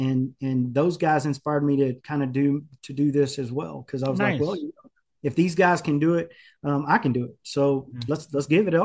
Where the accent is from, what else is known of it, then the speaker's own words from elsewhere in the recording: Texas, United States; also born or lived in Houston; because I was born in Houston, but I wasn't raised down here. I was right. actually raised in Northeast Texas and in a very small country town. And I was raised on a ranch.